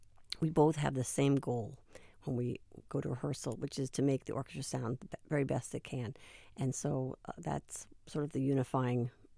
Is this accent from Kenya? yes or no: no; United States; Well, it's just so American. And since I'm American, it feels good.